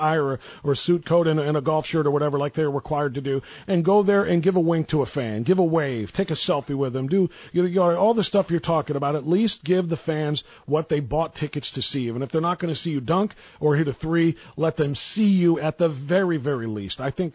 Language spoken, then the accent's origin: English; Cleveland, Ohio, United States; I mean, I grew up in Cleveland. There wasn't hockey other than the Barons for 5 minutes in the 70s.